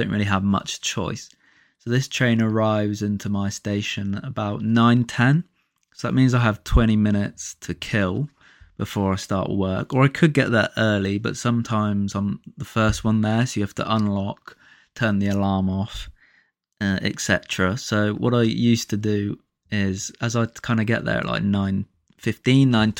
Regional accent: Reading, South East England, United Kingdom; So, I'm from Reading, so around there

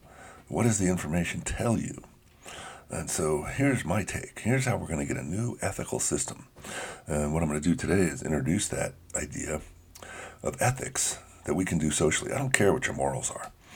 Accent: United States; I'm an American. I really like the idea of life, liberty, and the pursuit of happiness.

